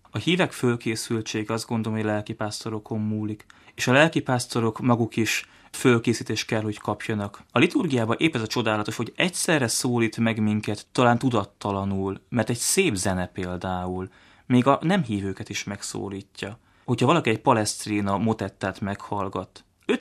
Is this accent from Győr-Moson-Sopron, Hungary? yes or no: yes; Bakonygyirót, Győr-Moson-Sopron, Hungary; Én bakonygyiróti származású vagyok